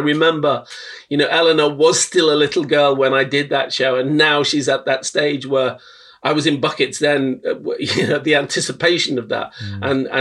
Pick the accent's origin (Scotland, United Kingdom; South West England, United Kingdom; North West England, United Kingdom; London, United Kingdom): North West England, United Kingdom; Liverpool; I'm from Liverpool, working class Liverpool. So it was Sunday dinner while my dad was out at the pub having his three or four pints on a Sunday afternoon with his mates.